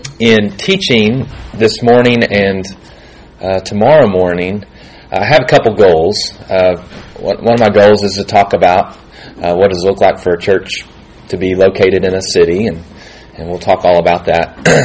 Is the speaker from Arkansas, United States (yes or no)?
yes; Searcy, Arkansas, United States; So I grew up in a small town. I grew up in Searcy, Arkansas, and at that time about 15,000 to 20,000 people was our population.